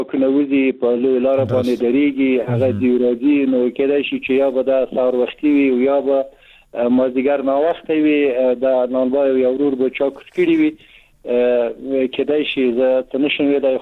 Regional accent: Maidan Wardak, Afghanistan; میدان وردګ ولایت، زه اصلا د دغه دشتی توب یم

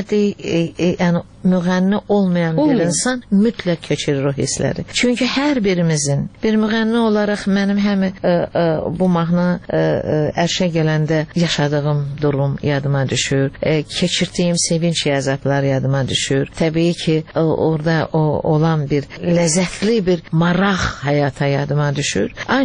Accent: Baku, Azerbaijan; born there; Və mən birinci nəsiləm ki, ana tərəf, ana vətənim Şuşa, ata vətənim Qəbələ olduğu halda birinci ziyalılardanam ki, Bakıda doğulmuşam. Nəslimdə.

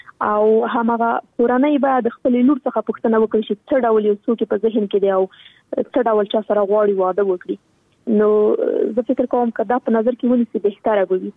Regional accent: Afghanistan; نن ورځ موږ څومره کلونه کېږي چې په افغانستان کې جګړه روانه ده. زه خو شخصا په جګړه کې پیدا شوی یم، دا په جګړه کې رالویا شولم

